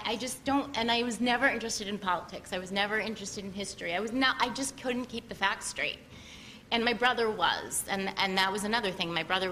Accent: New York City, New York, United States; Well, it was, I grew up in New York City, and I went to an all-girls private school

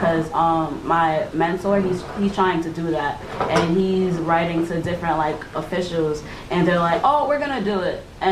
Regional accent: New York City, New York, United States; So I'm from New York City, and there's a park in an area that I used to go to school in called Crispus Attucks Park.

